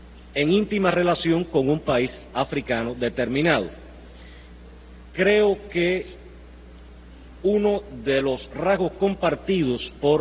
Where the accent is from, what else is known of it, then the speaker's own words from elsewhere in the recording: Cuba; para transmitirle como cubano el agradecimiento por todo lo que realmente han hecho en su país